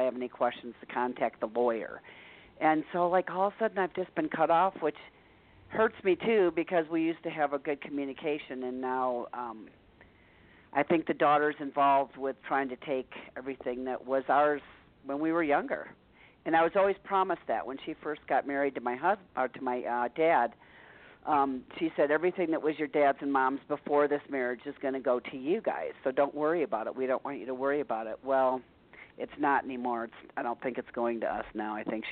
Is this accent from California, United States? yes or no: no; Arizona, United States; I'm from Arizona.